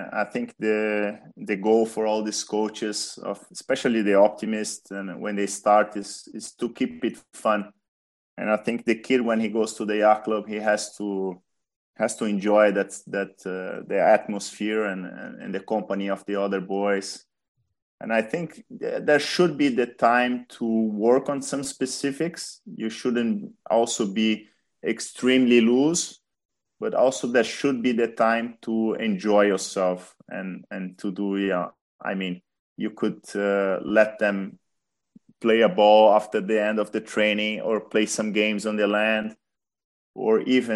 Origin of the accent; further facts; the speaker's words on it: Rio de Janeiro, Brazil; English is a second language; I think these last 2 games, I enjoyed a lot because Rio was my home country and it was a lot of energy.